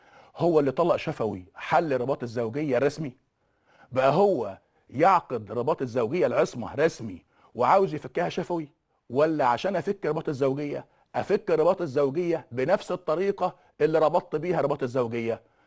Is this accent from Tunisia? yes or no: no; Egypt; وعندنا في مصر كان أول تشريع لإلزام المواطن المصري بتوثيق زواجه